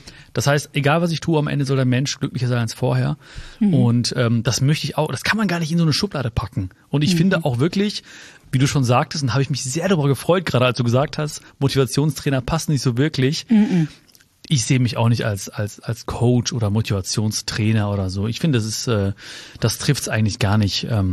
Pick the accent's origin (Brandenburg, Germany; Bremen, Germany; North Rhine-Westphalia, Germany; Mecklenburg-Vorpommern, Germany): North Rhine-Westphalia, Germany; Hagen; born there; Im Heilig-Geist-Hospital in Hagen-Haspe. Weil da ist meine Mama hingekommen mit 17 Jahren als sie zum ersten Mal, also als sie nach Deutschland gekommen ist